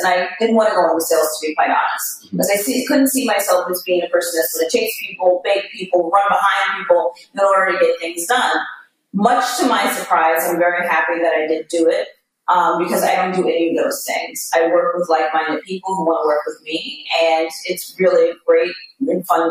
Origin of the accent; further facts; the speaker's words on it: Bronx, New York, United States; I'm an original New Yorker, born and bred. I was born in the Bronx and spent several years there and basically moved out to Long Island about, 14 years ago now at this point.